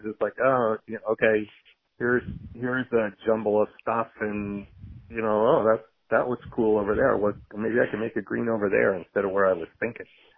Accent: East Coast, United States; I grew up on the East Coast

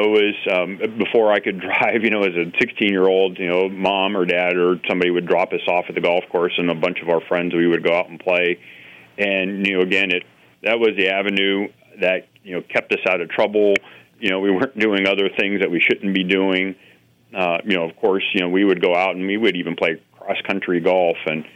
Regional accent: Ohio, United States; I grew up in Northeast Ohio.

